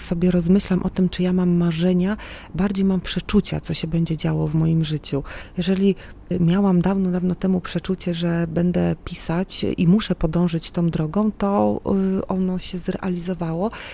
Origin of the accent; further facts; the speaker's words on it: Wrocław, Lower Silesian Voivodeship, Poland; born there; I ja, będąc urodzona na Dolnym Śląsku, wrocławianką z urodzenia